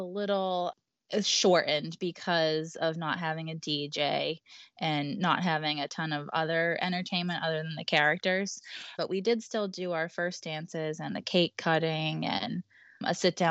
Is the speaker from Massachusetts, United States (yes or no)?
yes; Boston, Massachusetts, United States; because we're from Boston, so we had to throw that in there.